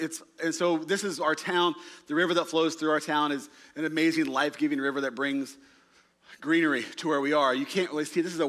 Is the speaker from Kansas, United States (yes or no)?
yes; Kansas, United States; And instead of the Bible Belt, which is where I grew up in Kansas, right?